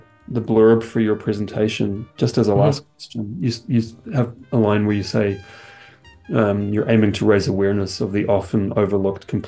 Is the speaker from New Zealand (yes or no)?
yes; New Zealand; accent: New Zealand; now in Canada; Because if I'm in Canada, my New Zealand accent kind of disappears. If I talk to my parents, it comes back.